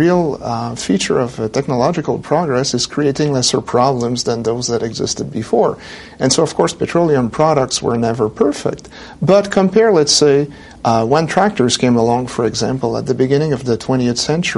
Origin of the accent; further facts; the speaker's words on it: Quebec, Canada; I mean, I'm from Quebec, which is just across the border from Vermont and New Hampshire.